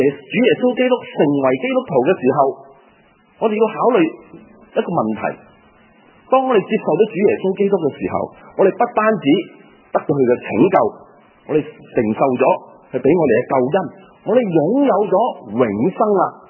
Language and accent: Cantonese; Hong Kong; now in Australia; 因为我系香港嚟嘅，我会可能咁问，我究竟系一个香港人，但系我暂时寄居喺澳洲生活下先啦，或者我系住喺澳洲，不过我个心喺香港。